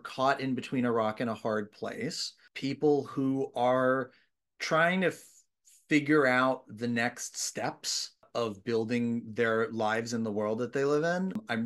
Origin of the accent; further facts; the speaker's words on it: Brooklyn, New York, United States; I'm a New York native. I grew up here in Brooklyn and I have been seeing theater in New York for a really long time.